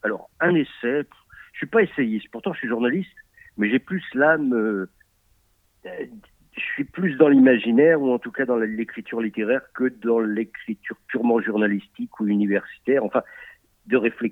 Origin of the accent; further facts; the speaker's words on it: Hauts-de-France, France; je suis originaire de l'Aisne.